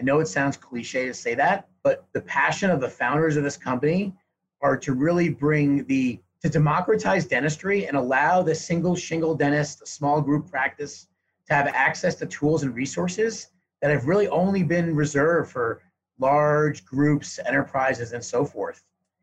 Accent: New York, United States; now in Denver, United States; I grew up in the city on the Upper East Side. If you're from New York, you just call it the city, I guess. I went to high school in the Bronx

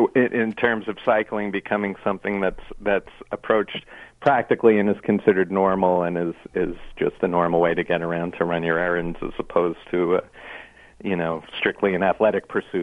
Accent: United States; beyond New York, I'm American, and I love America

